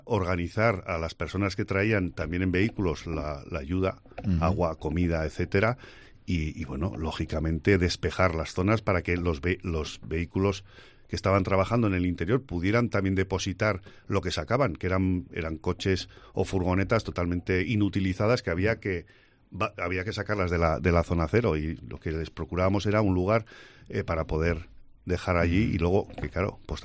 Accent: Pamplona, Navarre, Spain; sois vascos, ¿de dónde venís? De Pamplona.

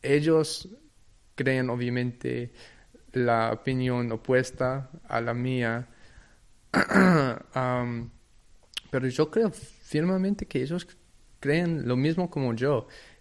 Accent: United States; Y yo creo personalmente, como un estadounidense, que la sangre de nuestro país son los inmigrantes.

